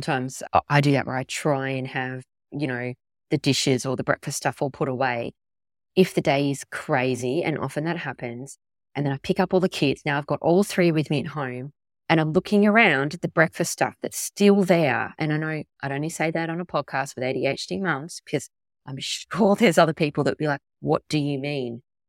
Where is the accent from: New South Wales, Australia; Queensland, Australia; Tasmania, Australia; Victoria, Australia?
Tasmania, Australia; Because I grew up in Tassie and it was always really cold and it was winter mid-year exams.